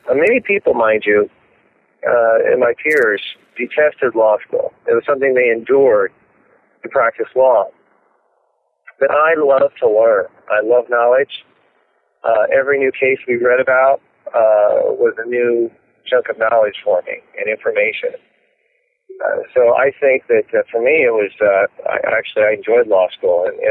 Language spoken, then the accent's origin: English; Claremont, California, United States; also born or lived in Texas; Well, my childhood at the age of 12 was in Southern California in Claremont area. And then at the age of 12, from 12 to 27, I lived in Texas.